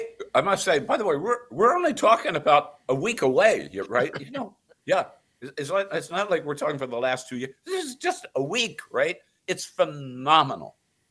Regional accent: Delaware, United States; We're both from Delaware, right?

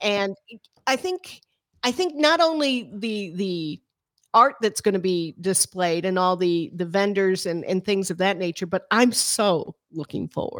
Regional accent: Louisiana, United States; And I'm from Louisiana.

